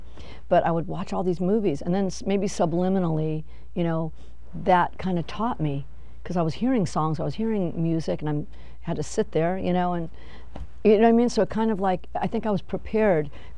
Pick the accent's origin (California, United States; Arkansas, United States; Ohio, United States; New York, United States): California, United States; Van Nuys; I'm from Van Nuys. My dad sold insurance.